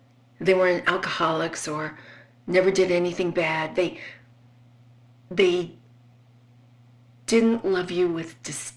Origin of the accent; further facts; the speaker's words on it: Roslyn, New York, United States; I was from Roslyn, but some of the girls, we were bussed in because we didn't have a high school in our town.